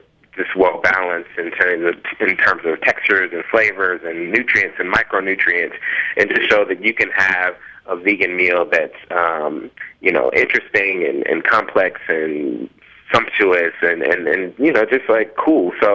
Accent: Memphis, Tennessee, United States; I grew up in Memphis, Tennessee, like deep south, and in Memphis, like the major staple is barbecue.

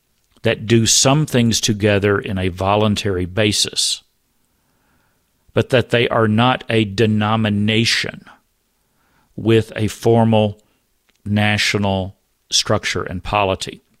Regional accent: Texas, United States; When I was growing up in Texas, we used to say that in Texas there were more Southern Baptists than there were people.

